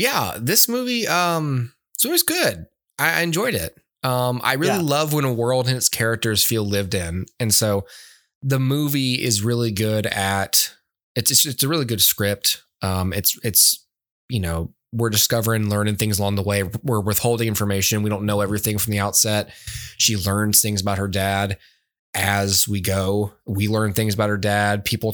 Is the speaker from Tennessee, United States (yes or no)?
no; Alabama, United States; but I'm from Lower Alabama, so I'm allowed to make fun of this subject.